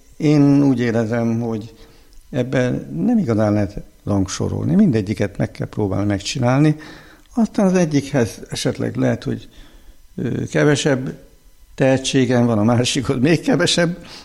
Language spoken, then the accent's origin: Hungarian; Székutas, Csongrád-Csanád, Hungary; a szülőfalumban, Székutason, és ő kapcsolatban volt ezekkel a kispapokkal, a szegedi kispapokkal